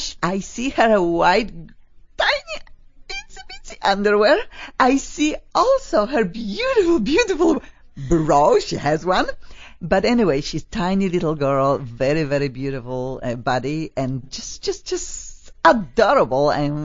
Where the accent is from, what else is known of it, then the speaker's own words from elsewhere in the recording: Poland; accent: Polish; English is a second language; now in United States; Mine is Polish and I cannot get rid of my accent. I am here almost in America 23 years, and I think I speak better and better.